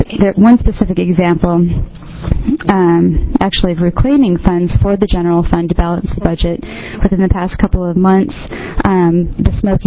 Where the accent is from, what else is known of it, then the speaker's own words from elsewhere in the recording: Portland, Oregon, United States; I'm from Southeast Portland